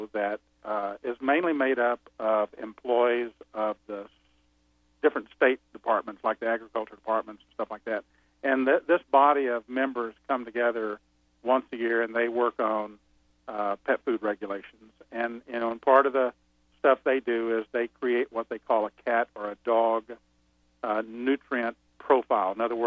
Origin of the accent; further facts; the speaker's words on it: Texas, United States; born there; also born or lived in Albuquerque / Madison, Wisconsin; now in Lincoln, United States; Well, I live in Lincoln, Nebraska, and by birth, I'm a Texan. You may hear it in my voice a little bit.